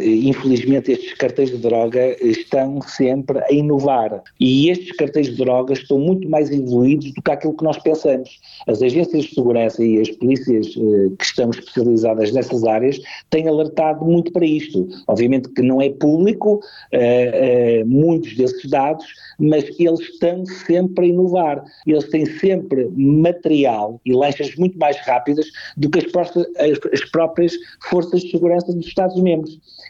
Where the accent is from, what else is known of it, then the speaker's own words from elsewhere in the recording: Portugal; nós temos, obviamente, essa responsabilidade enquanto portugueses